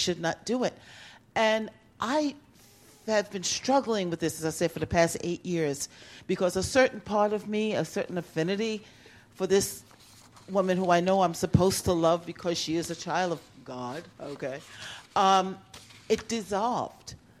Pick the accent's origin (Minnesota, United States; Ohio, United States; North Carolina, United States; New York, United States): New York, United States; I'm visiting from New York with my brother Chris.